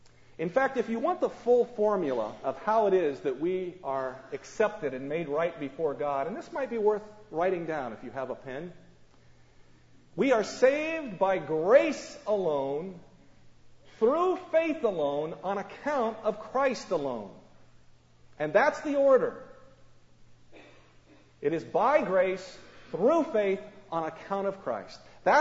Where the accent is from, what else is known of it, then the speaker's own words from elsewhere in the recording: Colorado, United States; You know, when I was first learning to mountain climb, growing up in Colorado